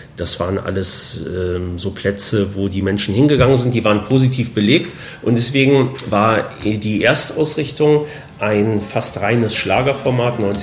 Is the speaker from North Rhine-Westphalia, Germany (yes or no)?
yes; Düsseldorf, North Rhine-Westphalia, Germany; moved away as an adult; Ich komme aus Düsseldorf und die Sommermonate waren zu der Zeit meistens 15 Grad und Nieselregen.